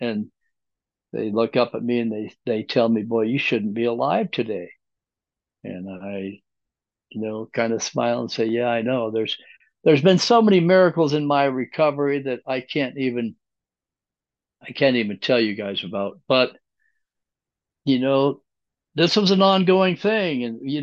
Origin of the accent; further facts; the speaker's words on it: Alaska, United States; now in Denver, United States; my brother, who's a retired state trooper up in Alaska, which is my home state, by the way